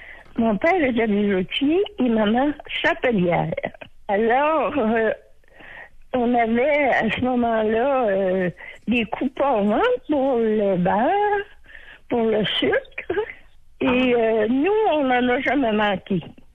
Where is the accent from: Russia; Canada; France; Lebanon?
Canada; Montmagny, Quebec; Il faut dire aussi que à Montmagny, à ma ville natale, il y avait un camp militaire.